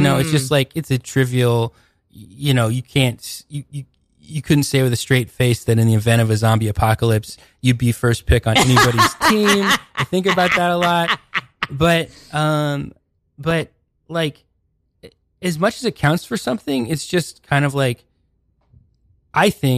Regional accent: Seattle, Washington, United States; I'm from Seattle originally. But I grew up on a sailboat.

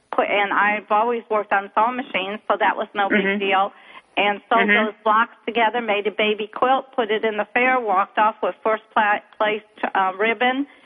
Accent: Tennessee, United States; No, it's Tennessee. I live in Texas, but I'm from Tennessee.

